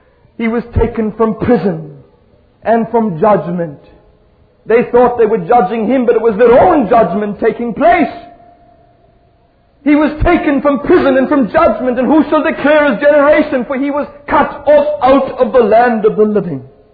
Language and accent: English; South Africa; He said to me, What are you doing here in Jerusalem? When he heard I was from South Africa.